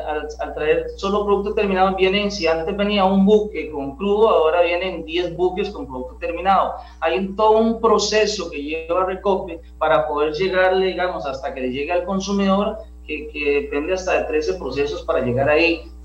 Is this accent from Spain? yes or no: no; Costa Rica; si logramos tener extraer, digamos, en mi país petróleo, pues todavía sería mucho mejor